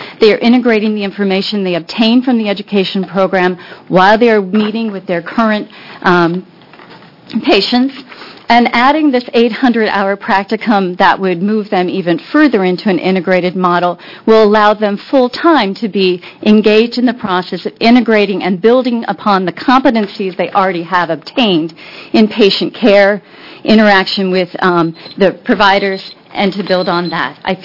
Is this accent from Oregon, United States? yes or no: yes; Hood River, Oregon, United States; I come from Hood River, Oregon, where I've practiced as a mental health care provider for 17 years.